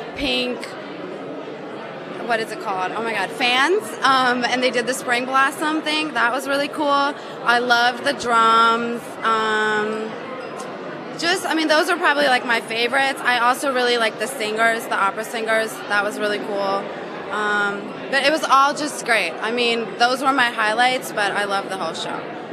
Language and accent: English; United States; I grew up in the United States and was raised Christian.